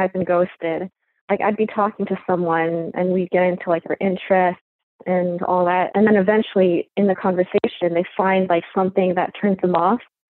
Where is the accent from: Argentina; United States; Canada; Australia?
United States; Michigan; moved away as an adult; I grew up in Michigan. And after I graduated from college in 2015, I followed my parents and moved out to California.